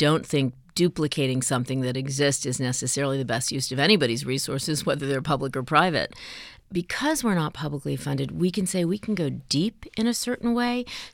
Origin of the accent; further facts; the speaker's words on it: New York City, New York, United States; I come from New York City, and there are so many museums on Museum Mile.